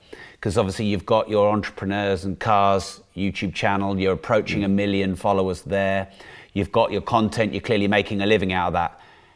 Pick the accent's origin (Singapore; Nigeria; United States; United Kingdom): United Kingdom; I've never heard that phrase before, being a Brit.